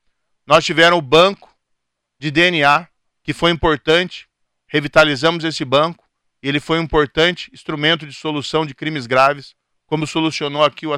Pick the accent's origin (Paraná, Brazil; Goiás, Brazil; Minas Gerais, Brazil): Paraná, Brazil; Maringá; now in Curitiba, Brazil; é aqui que eu nasci. Nasci em Maringá, sou pé vermelho, meus pais são de Ponta Grossa. Morei em Cascavel como juiz, pela carreira de juiz, resido em Curitiba. Há 20 anos